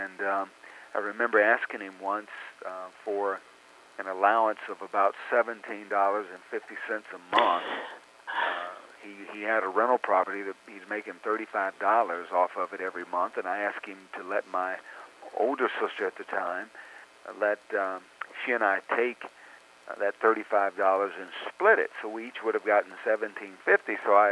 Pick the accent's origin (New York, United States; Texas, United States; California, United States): Texas, United States; Now, as a player, I've grown up in Eufaula, which was at Fort Worth, Dallas metropolitan area. We grew up on Dallas Cowboy football